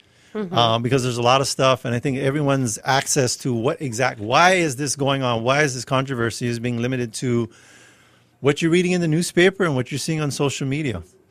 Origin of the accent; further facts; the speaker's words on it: Hawaii, United States; by having these blessings and these benefits for being Native Hawaiian. And being Hawaiian, you know, it's a cultural identity, right?